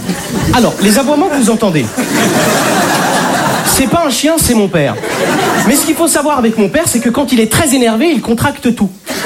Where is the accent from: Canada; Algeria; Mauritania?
Algeria; mais quelque part je suis Algérien.